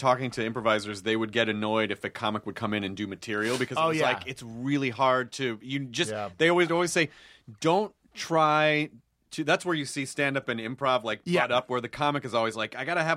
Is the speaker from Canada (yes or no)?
yes; Canada; now in Germany; I am French for some reason. I'm French Canadian. Living in Germany.